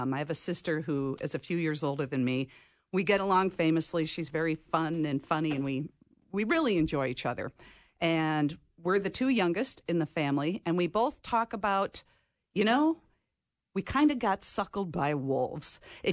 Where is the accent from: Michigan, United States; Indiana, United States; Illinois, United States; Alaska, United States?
Indiana, United States; South Bend; I grew up in South Bend, Indiana, which is many of the families in the neighborhood were Catholic